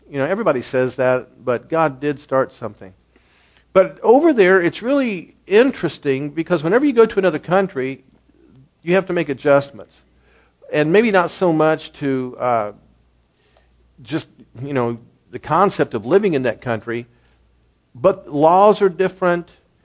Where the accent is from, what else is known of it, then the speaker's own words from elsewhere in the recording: United States; I'm coming in from another country. I'm an American.